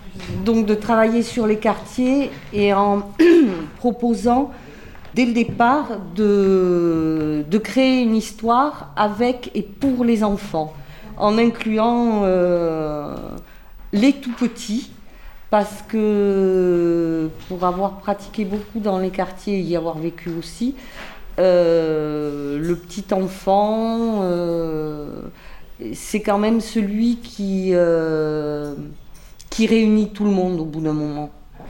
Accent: Tournefeuille, Occitanie, France; nous venons, certes de Toulouse, mais d'un petit bled autour de Toulouse qui s'appelle Tournefeuille.

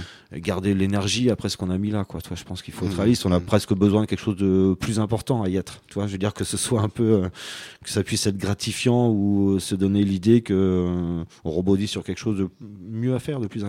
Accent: France; Nous, chez nous, en France, c'est quand même vachement plus un bar ou une salle de spectacle.

